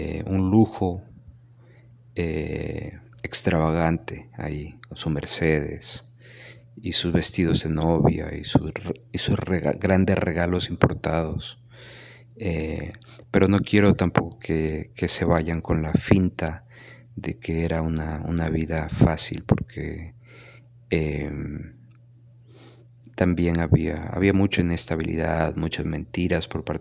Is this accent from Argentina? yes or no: no; Ecuador; now in United States; Cambio un poco mi acento, interactúo mucho con mexicanos, no vuelvo al Ecuador durante 10 años